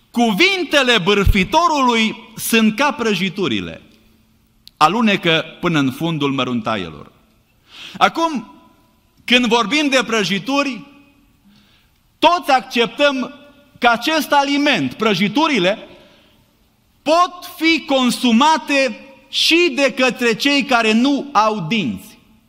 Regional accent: Romania; moved away; noi care venim din România, care am crescut la țară, poate știm cum căutam să ascundem fructele

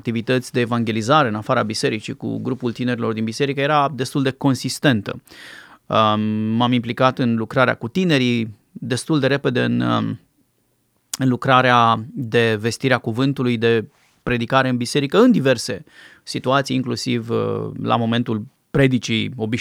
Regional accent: Bucharest, Romania; m-am născut în București, am crescut într-o familie de oameni, cum se cade, părinți buni, care ne-au iubit, ne-au îngrijit pe mine și pe fratele meu mai mic, dar n-am avut legătură cu Dumnezeu, cu biserica

